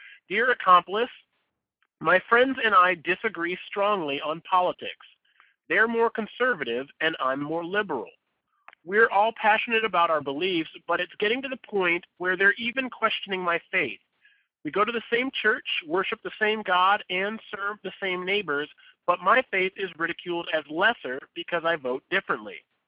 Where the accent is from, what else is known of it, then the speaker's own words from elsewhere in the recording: United States; but I'm an American, so of course I don't know what's going on in your countries because we're ignorant over here.